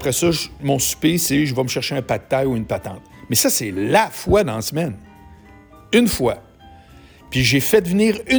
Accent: Quebec City, Quebec, Canada; now in Montreal, Canada; D'abord, moi, j'habite Montréal, mais je viens de Québec.

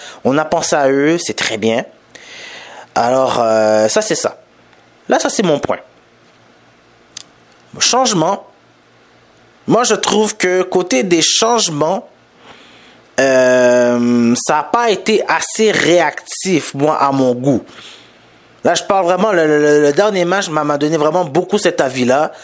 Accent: Haiti; je suis haïtien, donc il faut que je mette pour mon pays aussi

